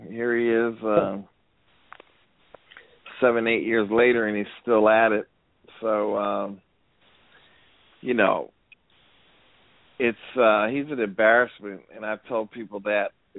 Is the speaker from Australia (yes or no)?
no; Newark, New Jersey, United States; born there; You know, I was born in Newark. Well, guess what? So was I.